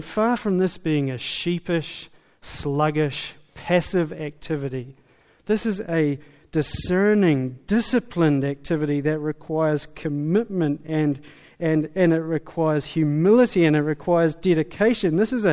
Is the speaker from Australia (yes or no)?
no; New Zealand; Our tall poppy syndrome, maybe because we're Kiwi strikes, but we say, wow, how could a person say something like this?